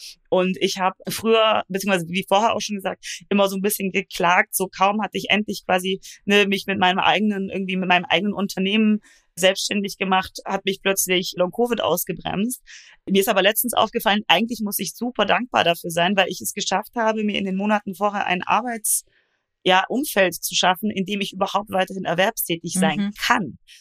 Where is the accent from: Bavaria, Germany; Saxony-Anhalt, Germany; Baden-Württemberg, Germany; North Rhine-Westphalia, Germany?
Baden-Württemberg, Germany; ich komme aus Baden-Württemberg